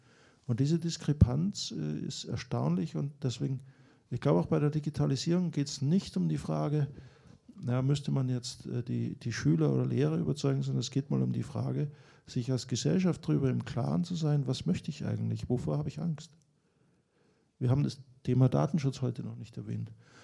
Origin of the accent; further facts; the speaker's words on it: Austria; ich bin Österreicher